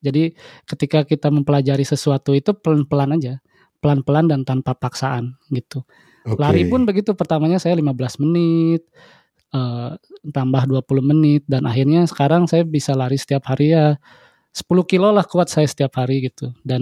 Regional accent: Bandung, West Java, Indonesia; Saya asli Bandung.

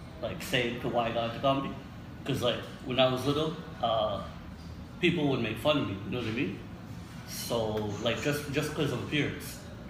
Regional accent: Philippines; You know, I'm like sometimes I'll joke, like, I'm a kid from the Philippines, you know?

